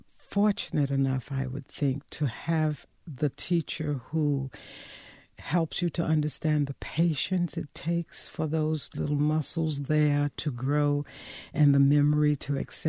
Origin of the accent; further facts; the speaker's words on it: Macon, North Carolina, United States; also born or lived in Guilford County; We grew up in Warren County, in the northeast, just 7 miles short of the Virginia line, in a little hamlet called Macon.